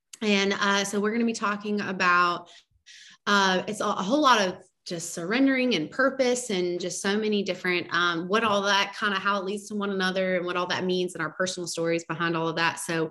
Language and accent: English; Georgia, United States; moved away as an adult; so where we lived before was in Georgia and, it was essentially my hometown. I'd lived there my whole life, you know, pretty much for like 30 years.